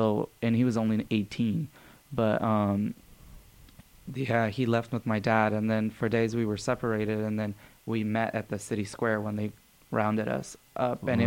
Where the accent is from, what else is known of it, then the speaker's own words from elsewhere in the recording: Peja, Peja District, Kosovo; now in United States; the square in my hometown, Peja, it's like it has two roads. One of them goes to Montenegro and one of them goes to Albania.